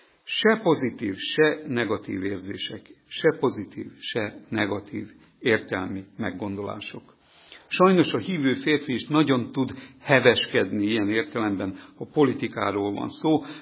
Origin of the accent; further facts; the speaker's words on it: Hungary; hiszen hát magyarok vagyunk, meg hívő emberek is vagyunk.